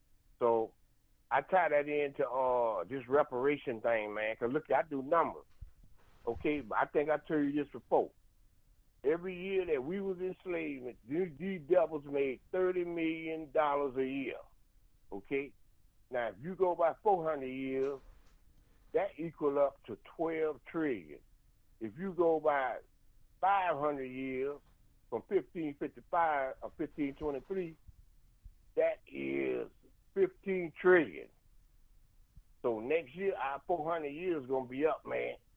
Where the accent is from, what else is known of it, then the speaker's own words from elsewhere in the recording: Florida, United States; also born or lived in Georgia; I grew up in South Florida. I was born in Georgia right here